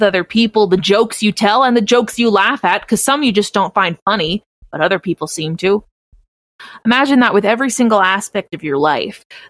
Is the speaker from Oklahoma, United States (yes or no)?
yes; Oklahoma, United States; I grew up in Oklahoma. Summer camp, it'd be 110 degrees.